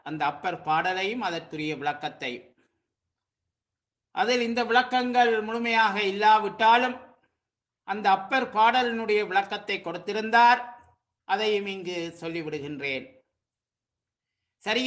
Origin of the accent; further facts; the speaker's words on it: Sri Lanka; அது ஏதோ எங்களுடைய நாட்டில், நான் பிறந்து வளர்ந்த நாட்டில் இலங்கையில் அது மாலையில் கொண்டாடுவார்கள்.